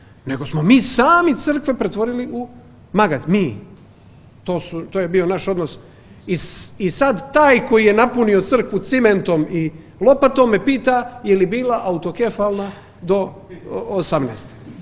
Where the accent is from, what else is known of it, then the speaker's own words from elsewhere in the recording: Cetinje, Montenegro; Gore, kod nas u Katonskoj Nahiji su fino crkve pretvorili u magacine